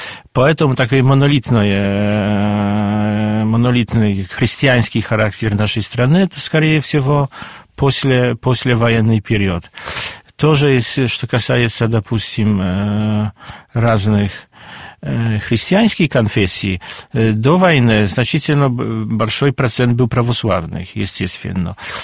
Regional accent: Warsaw, Masovian Voivodeship, Poland; also born or lived in Łódź; вспомнили мой родной город Лодзь. Хотя в очень молодом возрасте родители переселились в Варшаву.

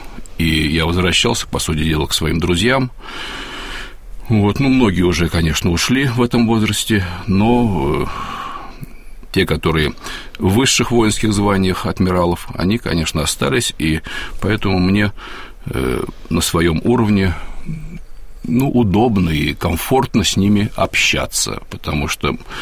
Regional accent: Saint Petersburg, Russia; вернуться в родной город, который очень люблю. Вот, и там мои предки издревле жили в Петербурге.

